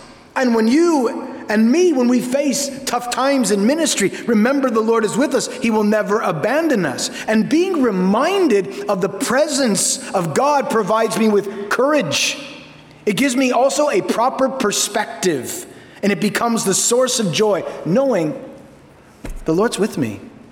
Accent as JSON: {"language": "English", "town": "Costa Mesa", "region": "California", "country": "United States", "tie": "born or raised there", "said": "I even had, growing up in Costa Mesa, I had one of Chuck's pulpits that he didn't want anymore. And when we moved out to Florida, I said, we're taking the pulpit."}